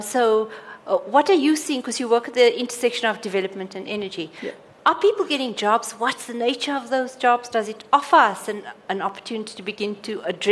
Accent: South Africa; Really good to hear that as a South African.

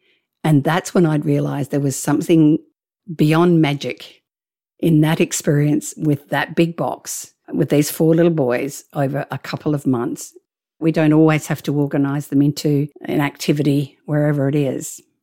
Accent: Australia; hang on, I'm Australian. We've got sharks, crocodiles, and all sorts of five-all danger.

